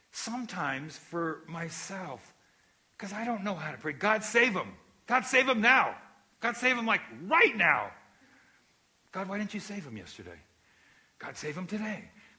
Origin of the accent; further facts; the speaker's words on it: California, United States; It was like growing up in Southern California.